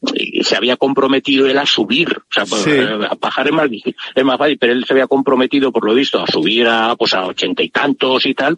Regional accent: Bilbao, Basque Country, Spain; aparte que soy de Bilbao

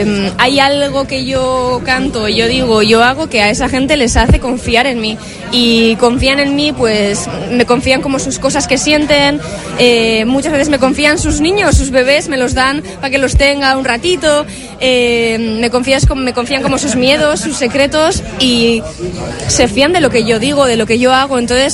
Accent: Basque Country, Spain; es que yo soy de Trabacúa, entonces toda la vida yo he vivido en las faldas del Monte Oís

